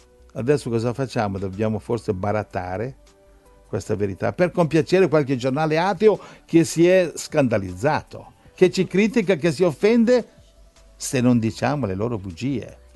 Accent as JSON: {"language": "Italian", "town": "Milan", "region": "Lombardy", "country": "Italy", "tie": "born or raised there", "said": "Io sono cresciuto a Milano, comunque."}